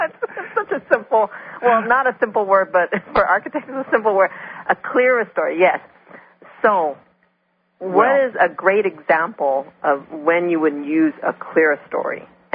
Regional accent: Hawaii, United States; and I grew up in Hawaii, and you know, we're on the mainland

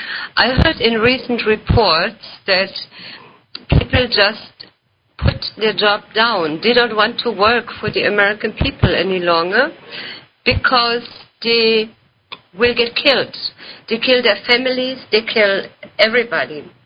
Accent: Germany; English is a second language; now in Houston, United States; I'm from Houston, originally from Germany.

